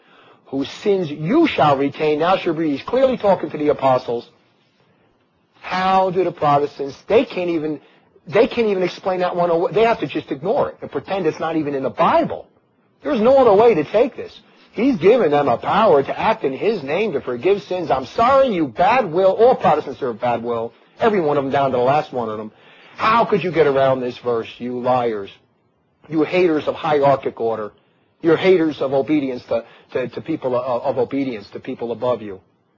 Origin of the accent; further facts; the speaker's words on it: Newark, New Jersey, United States; now in Chimayo, United States; I came from Newark, New Jersey, and I came over and I ended up in Chimayo, New Mexico.